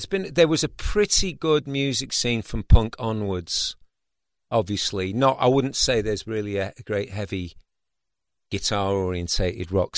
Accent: United Kingdom; being British, you know

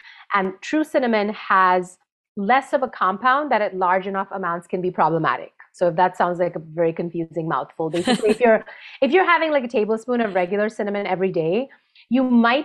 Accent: India; born or raised there

